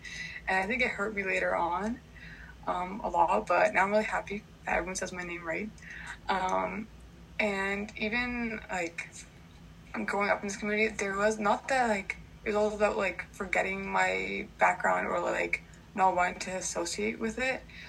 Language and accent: English; India; first language Punjabi; English is a second language; I'm very happy with that accent because that is my background. I'm Indian. I'm very proud of it. And also, like, as a kid, like, I speak Punjabi, that is my mother tongue